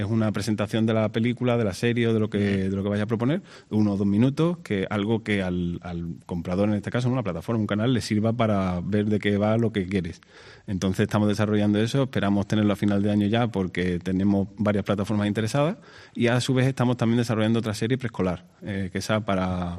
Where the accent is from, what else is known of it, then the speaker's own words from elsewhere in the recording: Seville, Andalusia, Spain; yo soy de Sevilla y mi socio es de Sevilla y el hecho de montar la empresa en Rota era un poco una apuesta